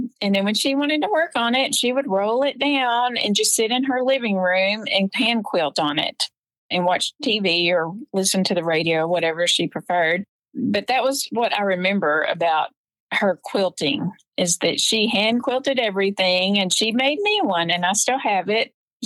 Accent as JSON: {"language": "English", "town": "Tyler", "region": "Texas", "country": "United States", "tie": "born or raised there", "said": "I was born and raised in Tyler, Texas, here in East Texas. It's a beautiful area. I still live in the area"}